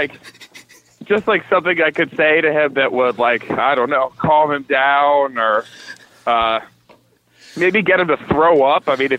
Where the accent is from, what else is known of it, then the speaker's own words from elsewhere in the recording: Boston, Massachusetts, United States; Yeah, I'm from Boston.